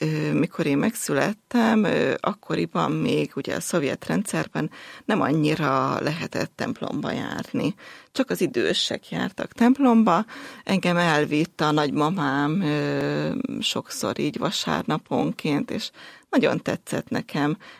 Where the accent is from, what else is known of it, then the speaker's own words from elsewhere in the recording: Zakarpattia Oblast, Ukraine; Mint mondtam, kárpátaljai születésű vagyok, ott nőttem fel, ott jártam általános iskolába, majd középiskolába.